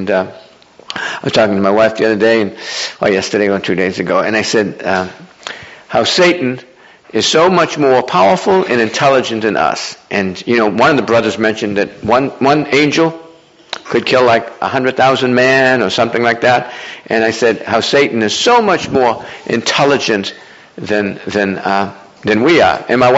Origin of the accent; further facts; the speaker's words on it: Boston, Massachusetts, United States; or even where I grew up in Boston, well, the Puritans and the Mayflower Compact and Bradford and that.